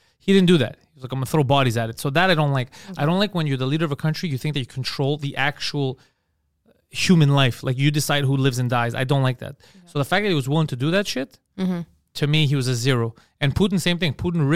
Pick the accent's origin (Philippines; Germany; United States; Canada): Canada; I'm Canadian.